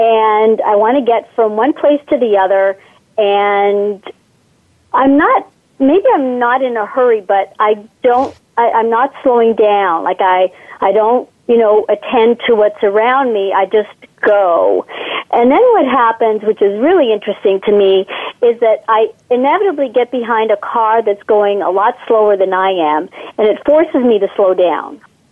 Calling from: Oakville, Ontario, Canada; Calling from Oakville, Ontario, Canada.

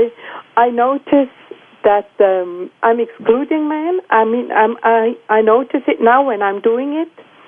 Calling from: St. Gallen, Switzerland; St. Gallen is in Switzerland.

